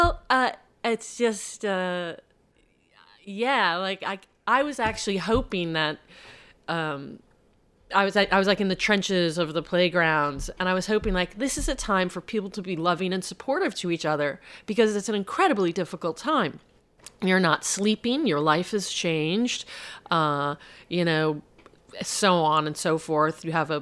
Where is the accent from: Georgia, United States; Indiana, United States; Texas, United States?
Indiana, United States; South Bend; I said in my Publishers Weekly interview, I'm from South Bend, Indiana, and it's a different childhood.